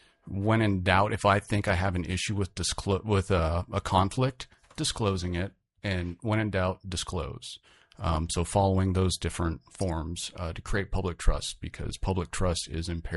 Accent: Bethel, Alaska, United States; because growing up in Bethel and then also over on the Yukon, having the hands-on experience of seeing what the fish are doing

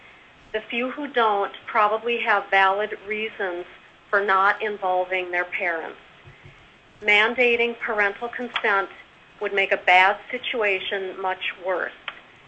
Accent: Sterling, Alaska, United States; I'm from Sterling, and I'm representing myself.

